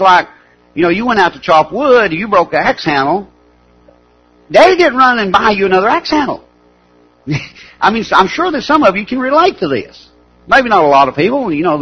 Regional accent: Appalachia, United States; We grew up in Appalachia and we were poor.

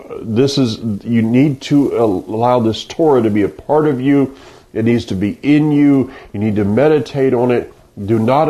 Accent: Florida, United States; Growing up in Florida, we would get these rains

